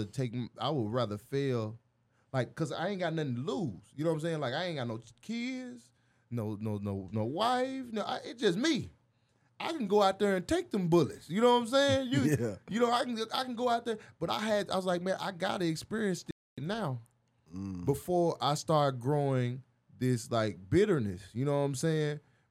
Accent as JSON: {"language": "English", "region": "Arkansas", "country": "United States", "said": "I came from Arkansas, you know."}